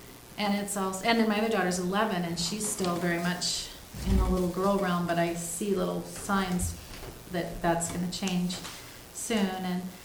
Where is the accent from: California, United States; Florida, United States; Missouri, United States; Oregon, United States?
California, United States; Sebastopol; I'm from Sebastopol, California, which is north of San Francisco.